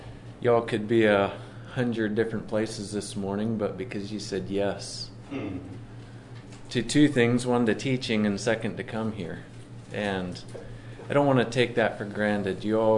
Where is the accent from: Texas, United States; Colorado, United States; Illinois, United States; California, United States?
California, United States; Squaw Valley; also born or lived in Richmond, Missouri; I grew up there in Squaw Valley, about 20 years now. Lived there, and before that was Richmond, Missouri.